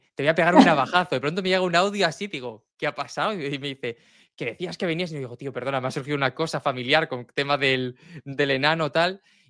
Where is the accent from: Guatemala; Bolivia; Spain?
Spain; Region of Murcia; now in Alicante, Spain; yo vivo en Alicante, pero yo soy de Murcia